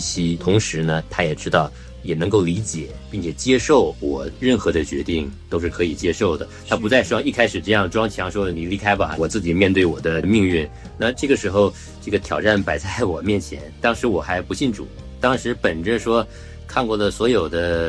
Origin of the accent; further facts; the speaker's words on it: Shenyang, Liaoning, China; 因为我就是我老家在东北沈阳人